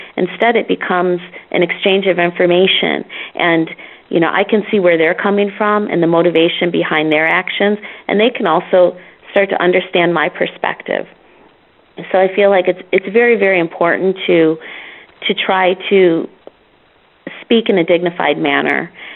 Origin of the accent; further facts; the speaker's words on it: Michigan, United States; and I'm also working with my home state of Michigan.